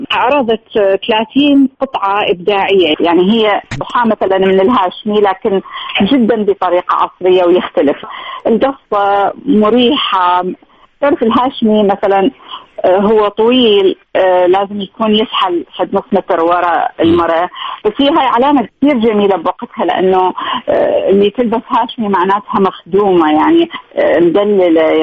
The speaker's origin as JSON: {"language": "Arabic", "country": "Iraq", "lives_now": "Jordan", "said": "كوني أمثل العراق، لأن دائما أنا لأن ساكنة بالأردن أطلع باسم الأردن، بس لما أقدر أقول أنا عراقية وأمثل العراق جدا أكون سعيدة."}